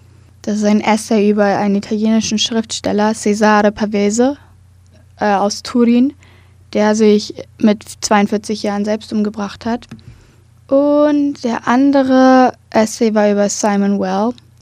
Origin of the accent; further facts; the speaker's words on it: Berlin, Germany; born there; now in Hamburg, Germany; so wie ich jetzt zum Beispiel aus Hamburg, und ich bin ja in Berlin geboren